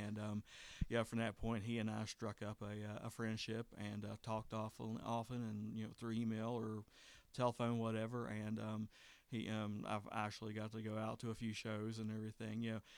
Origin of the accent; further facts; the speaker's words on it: Montgomery, West Virginia, United States; I'm originally from Montgomery, West Virginia. I was born April 19th, 1974.